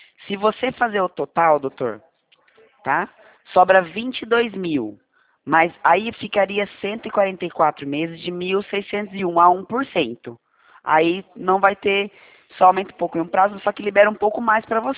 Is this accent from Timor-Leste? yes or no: no; Presidente Prudente, São Paulo, Brazil; eu sou de Prudente mesmo.